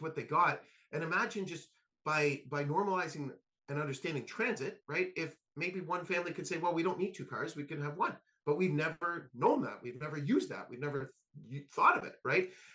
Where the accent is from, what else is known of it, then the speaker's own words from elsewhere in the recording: Kingston, Ontario, Canada; I grew up in Kingston and my one parent lived on one side of town.